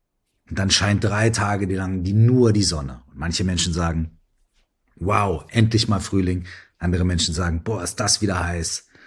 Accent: Minden, North Rhine-Westphalia, Germany; So wie hier gerade in meiner alten Heimatstadt Minden, wenn ich heute in den Himmel gucke.

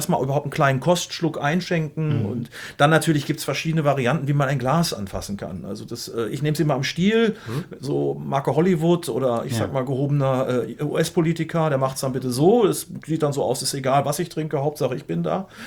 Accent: Gütersloh, North Rhine-Westphalia, Germany; Gibt auch welche, die sagen so aus Gütersloh, sage ich mal aus meiner Heimat, die würden sagen, oh, der ölt aber gut.

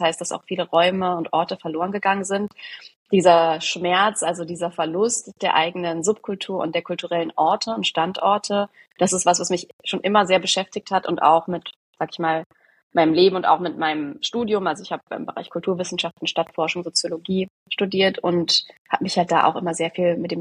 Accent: Berlin, Germany; Also erstmal, ich bin Berlinerin, ne, in Berlin geboren und aufgewachsen. Gibt's ja jetzt auch nicht mehr so häufig, dass die noch hier sind. Und ich bin übrigens auch geboren am 9.11.89, also am Tag des Mauerfalls in Berlin.

